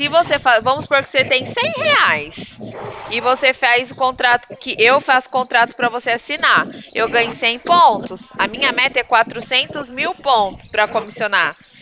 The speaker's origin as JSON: {"language": "Portuguese", "town": "Barretos", "region": "São Paulo", "country": "Brazil", "said": "Não, eu sou de Barreto, São Paulo."}